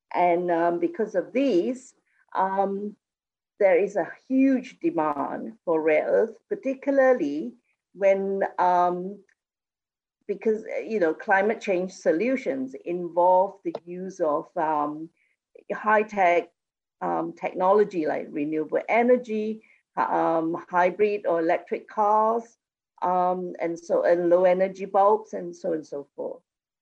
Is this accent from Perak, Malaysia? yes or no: no; Kuantan, Pahang, Malaysia; And Kuantan is my hometown.